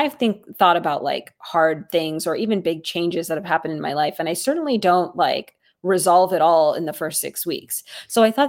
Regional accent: San Francisco, California, United States; I'm from San Francisco and we locked down for a long time.

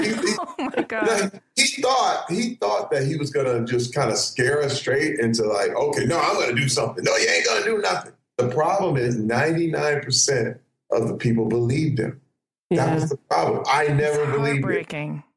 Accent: Flint, Michigan, United States; You know, let me tell you, people think it's the worst thing growing up in Flint. No, it's the best thing, because I actually saw what these people were talking about and where they ended up.

